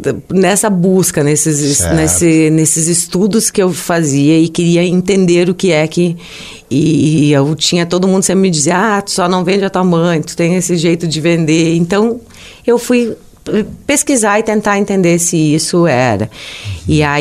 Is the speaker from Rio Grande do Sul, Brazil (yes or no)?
yes; Lajeado, Rio Grande do Sul, Brazil; also born or lived in Arroio do Meio; Eu sou natural de Lajeado. Lajeado mesmo. Mas morei, meu carinho também muito grande é para Arroio do Meio.